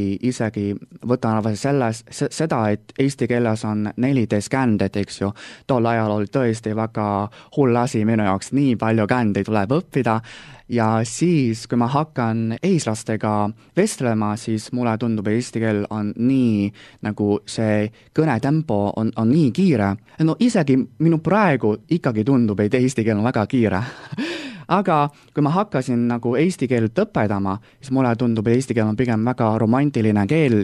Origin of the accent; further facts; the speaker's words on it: Beijing, China; Estonian is a second language; now in Tartu, Estonia; Ma olen pärit Pekingist, Hiinast ja ma olen eesti keelt õppinud siiani juba 5 aastat.